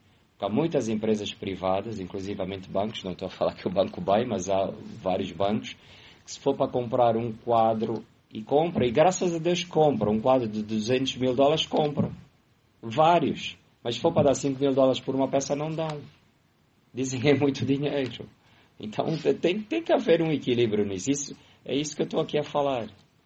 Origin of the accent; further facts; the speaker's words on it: Angola; Mas eu sou angolano e eu sinto-me na obrigação de trazer a peça para Angola.